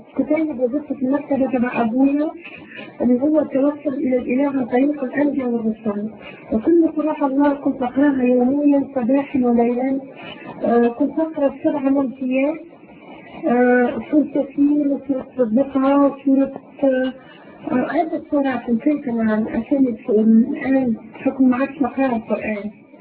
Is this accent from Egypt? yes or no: no; Tunisia; أنا من تونس، صرت مسيحية حوالي 4 سنوات.